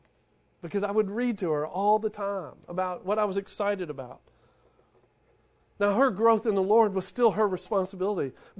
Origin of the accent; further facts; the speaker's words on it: Shreveport, Louisiana, United States; we had the door frame in our house growing up in Shreveport